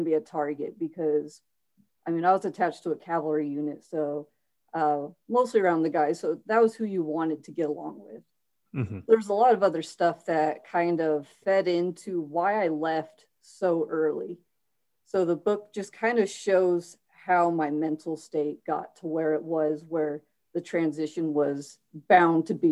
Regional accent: California, United States; I was a surfer kid because I grew up in Central California.

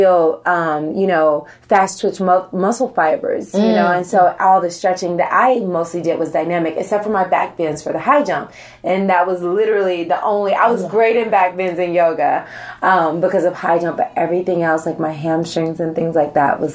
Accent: Tennessee, United States; In Tennessee.

